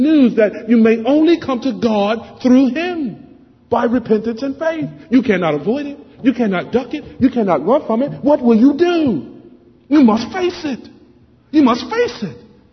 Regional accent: United States; Now, as an American, I understand you can fight just wars about unfair taxation, you know.

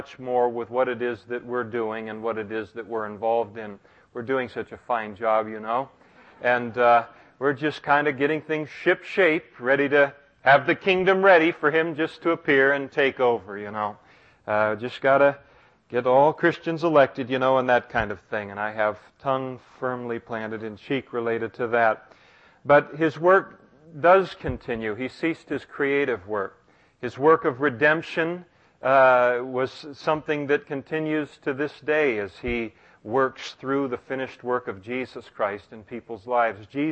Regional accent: Napa, California, United States; I'm from Napa, which is Seventh-day Adventist country, and so the seventh day is a rather large issue to an awful lot of people.

